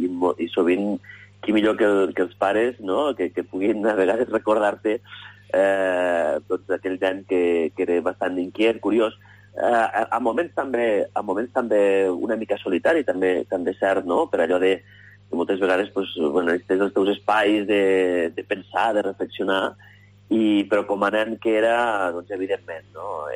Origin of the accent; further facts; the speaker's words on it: Lleida, Catalonia, Spain; Doncs jo vaig néixer a Lleida, evidentment. A Lleida vaig créixer de petit entre el barri de la Mariola, on vivien, jo encara viuen els meus pares, i també amb el carrer Acadèmia, on era la casa de la meva iaia